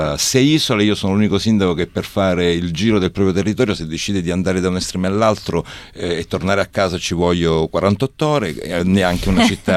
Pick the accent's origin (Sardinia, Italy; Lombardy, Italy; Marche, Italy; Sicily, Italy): Sicily, Italy; Canneto; perché anche io sono di Canneto.